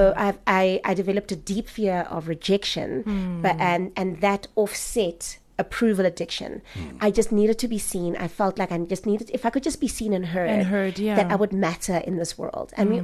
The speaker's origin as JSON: {"language": "English", "country": "Namibia", "first_language": "Oshiwambo", "second_language": "English", "said": "I did not speak English, and it was British. I only spoke Oshiwambo and Afrikaans, and no one spoke Afrikaans really because of the British nature of the school."}